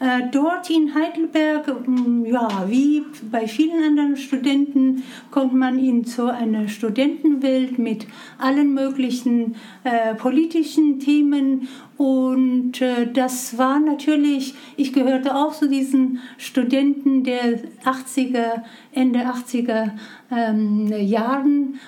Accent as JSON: {"language": "German", "country": "Iran", "second_language": "German", "lives_now": "Germany", "said": "ich bin aus dem Iran nach Berlin gelandet"}